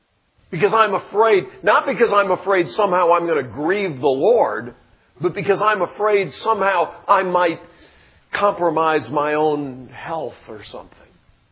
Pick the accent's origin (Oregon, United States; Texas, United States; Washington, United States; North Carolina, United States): North Carolina, United States; Montreat; I am from Montreat, and I can't think of anything interesting about me except maybe that I'm from here."